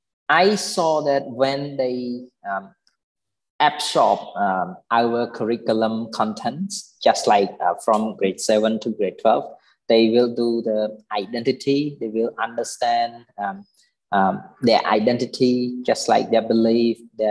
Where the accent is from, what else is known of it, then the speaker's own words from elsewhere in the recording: Phnom Penh, Cambodia; from Phnom Penh